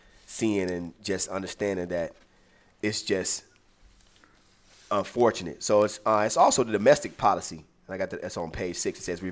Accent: United States; Me as an American.

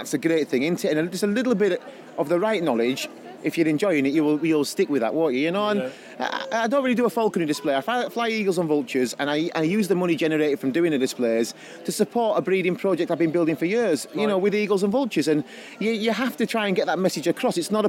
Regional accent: Yorkshire and the Humber, United Kingdom; you talk funny, you're not from round here. That's right, I'm a Yorkshireman

